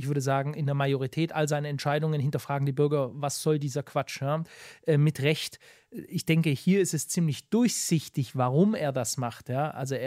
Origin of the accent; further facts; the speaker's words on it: Stuttgart, Baden-Württemberg, Germany; in meiner alten Heimat in Stuttgart, da gab es ein Café